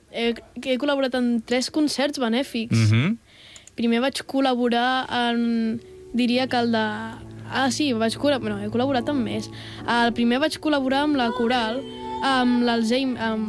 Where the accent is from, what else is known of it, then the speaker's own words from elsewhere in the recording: La Múnia, Catalonia, Spain; Sí, sóc de la Múnia.